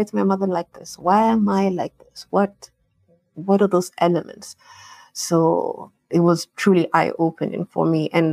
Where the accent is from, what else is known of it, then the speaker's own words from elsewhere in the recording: Nairobi, Kenya; because I have been born and raised in Nairobi. And my dad comes from Western Kenya. My mother also comes from Western Kenya. My dad comes from Kakamega. My mom comes from Kitale.